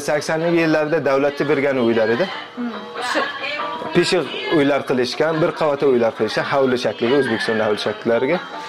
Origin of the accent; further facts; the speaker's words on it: Jeddah, Makkah Province, Saudi Arabia; Bobolarim O'zbekistonda, Marg'ilonda tug'ilganlar. Bizlar ham Saudiya Arabiston Jidda shahrida tug'ilganmiz. 18 yil ana shu yerda yashaganmiz. Bizga har qancha yabancı bir mamlakatga katta bo'lsak ham yine otalarımız da Uzbek bugün için uyda Uzbekçe yapıyoruz.